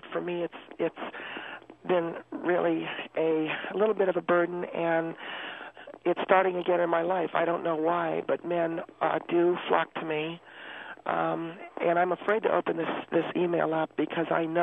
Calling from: California, United States; Yes, in the San Fernando Valley.

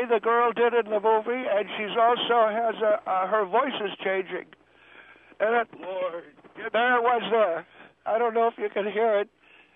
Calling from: Alhambra, California, United States; I'm calling from Alhambra.

